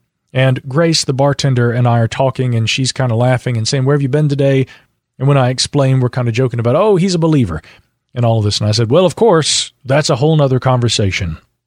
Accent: Miami, Florida, United States; Now, I grew up in Miami for 20 years, and I'm very familiar with the normal Florida sea creatures

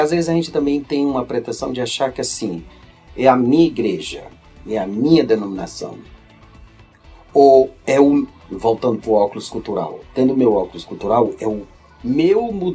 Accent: Fortaleza, Ceará, Brazil; eu conheci essa igreja na época da minha infância lá em Fortaleza. Aquela clássica Assembleia de Deus, muito rigorosa.

